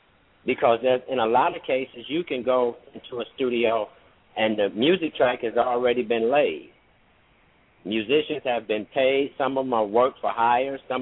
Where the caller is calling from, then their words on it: Detroit, Michigan, United States; I'm calling from Detroit.